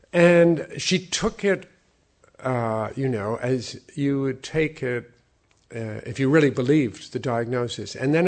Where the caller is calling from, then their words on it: Scotland, United Kingdom; And I said, yeah, I'm calling from Scotland.